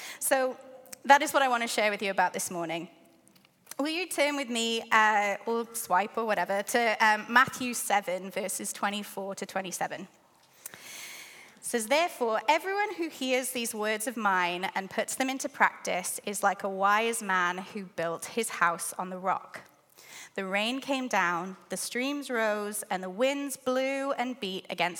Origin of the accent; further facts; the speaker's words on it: Cardiff, Wales, United Kingdom; And if you're struggling to place my accent, I am from the UK. I'm from Cardiff in Wales.